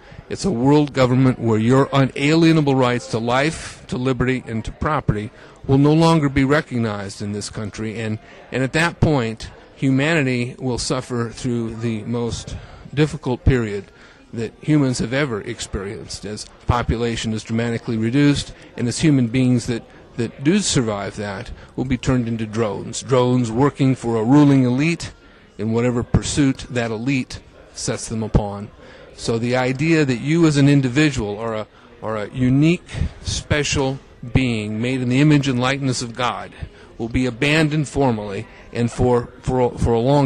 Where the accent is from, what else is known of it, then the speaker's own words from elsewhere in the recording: Santa Cruz, California, United States; I'm from Santa Cruz, California, and we have a global warming czar in our city